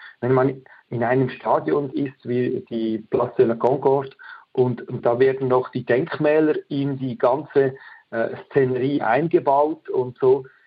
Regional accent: Switzerland; für uns als Schweizer ist das noch ein bisschen spezieller, weil ja, das ist ein Nachbarland. Wir sprechen diese Sprache, wir sprechen auch Französisch bei uns

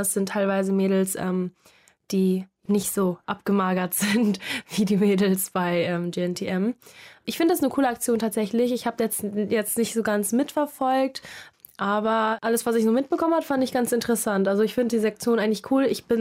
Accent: Thailand; Ich komme ja auch aus Thailand und da sind wir nochmal ein bisschen ganz anders drauf, was Nacktheit angeht.

